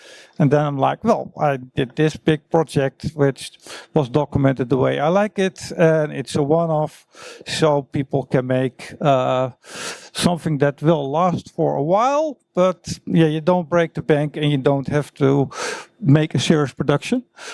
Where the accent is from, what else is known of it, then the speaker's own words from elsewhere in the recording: Zeeland, Netherlands; also born or lived in Limburg; I'm originally from Zeeland, did electronic study over there, then moved to Limburg